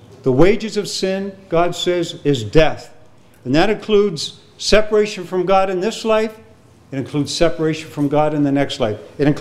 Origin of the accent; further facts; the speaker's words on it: Canada; And I grew up in Canada, but they still talk about it there too.